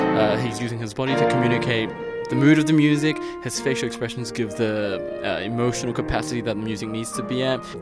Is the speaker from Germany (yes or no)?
no; New Zealand; I'm from New Zealand.